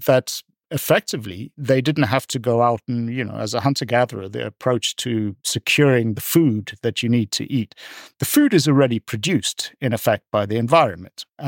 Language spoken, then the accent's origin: English; South Africa; I grew up as a South African.